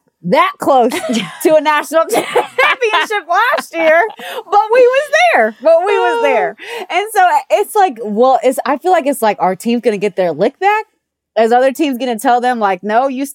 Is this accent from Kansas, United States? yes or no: no; New Jersey, United States; Y'all know I'm from Jersey, so I like getting my lick back.